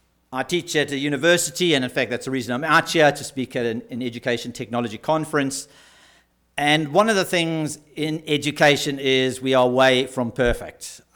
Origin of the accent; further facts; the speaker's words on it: South Africa; When we do say we're from South Africa